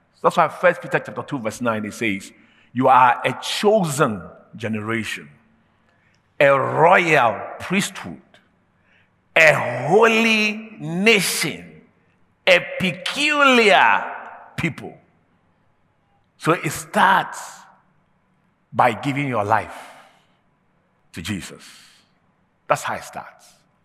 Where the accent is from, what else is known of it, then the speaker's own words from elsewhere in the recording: Ghana; Although he's my twin brother, I'm a Ghanaian, he's an American.